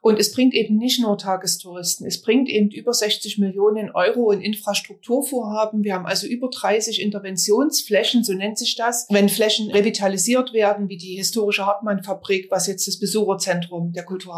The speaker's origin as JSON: {"language": "German", "town": "Chemnitz", "region": "Saxony", "country": "Germany", "said": "Chemnitz ist ja früher schon eine Arbeiterstadt gewesen und man ist als Chemnitzer landläufig sehr kritisch mit seiner eigenen Stadt."}